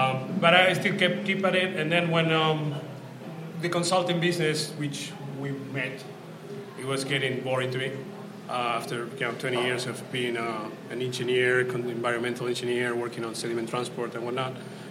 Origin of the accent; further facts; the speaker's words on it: Argentina; English is a second language; moved away as an adult; now in Boston, United States; I'm originally from Argentina, and Argentina, the beer is like not so interesting.